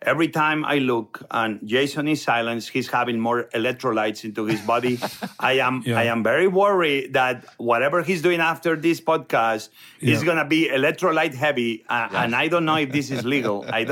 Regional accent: Barcelona, Catalonia, Spain; Obviously, I grew up in Barcelona. I'm a Barcelona boy.

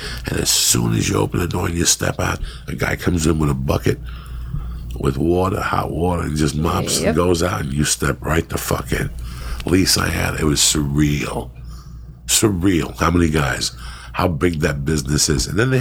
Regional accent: New Jersey, United States; But when I was growing up in Jersey, we would go to the city to peep shows.

